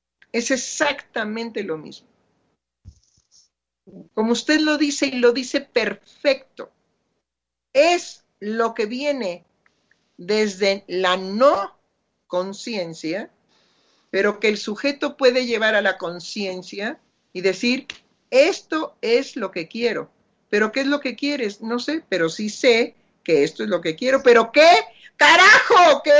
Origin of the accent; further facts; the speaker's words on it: Buenos Aires, Argentina; born there; Sí, yo soy argentina. Nací en Buenos Aires.